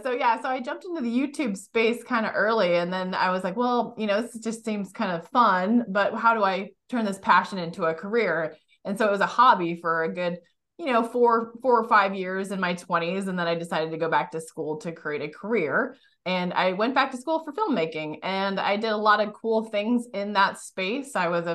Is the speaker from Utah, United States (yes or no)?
no; Seattle, Washington, United States; moved away as an adult; also born or lived in California; now in Arizona, United States; Originally, yes. I was born and raised in Seattle, probably my first 35 plus years of life.